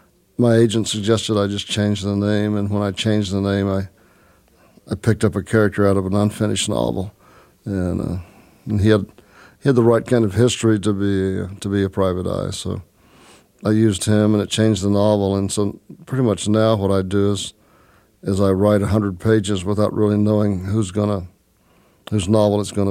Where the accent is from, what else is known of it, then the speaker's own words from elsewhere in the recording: Texas, United States; I grew up in Texas and never felt very much at home there.